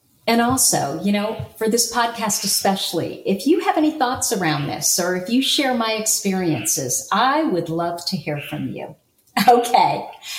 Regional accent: San Francisco, California, United States; But we were such city slickers. We came from San Francisco that we did not know that the sound that the Canada geese make is very different than the sound of the bullfrog.

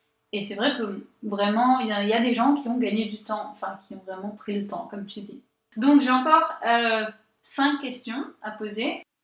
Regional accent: Aix-en-Provence, Provence-Alpes-Côte d'Azur, France; je viens du vrai sud de la France, c'est-à-dire Aix-en-Provence, c'est pour ça que je rigole.

